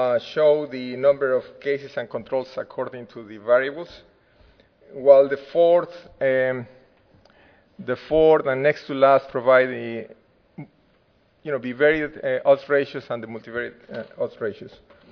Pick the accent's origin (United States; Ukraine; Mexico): Mexico; Veracruz; the latest from Veracruz, my hometown in Mexico, by the way.